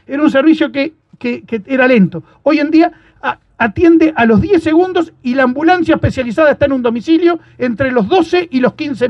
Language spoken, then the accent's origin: Spanish; Las Piedras, Canelones, Uruguay; somos canarios, somos acá de Las Piedras, siempre trabajé como médico aquí